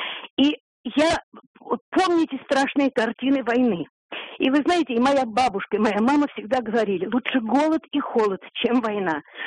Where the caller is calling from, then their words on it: Moscow Oblast, Russia; я звоню из Подмосковья.